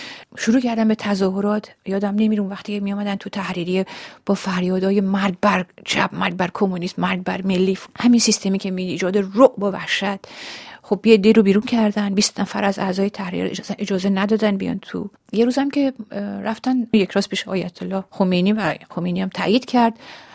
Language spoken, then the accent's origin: Persian; Iran; now in France; صبح ریختن خونه پدر و شایم و ما شب از ایران اومدیم بیرون